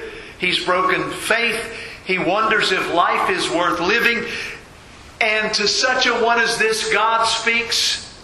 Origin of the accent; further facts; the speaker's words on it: Oakland, Maryland, United States; I'm from Oakland, Maryland. I grew up in Oakland, Maryland, about 2 hours south of Pittsburgh.